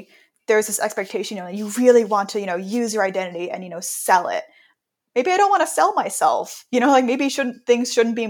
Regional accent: Los Angeles, California, United States; I'm from Los Angeles, so I'm one of the people who was actually born and raised here.

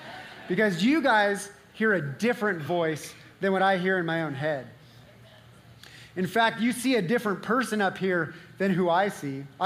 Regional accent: Utah, United States; I'm wearing my Utah hat because I want you to know that I'm from Utah, even though I'm in Arizona at the moment.

